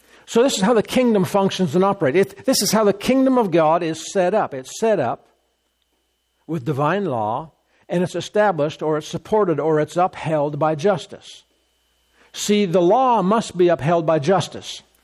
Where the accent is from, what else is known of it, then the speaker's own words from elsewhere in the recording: Canada; I'm a Canadian, and I just drive on the right side of the road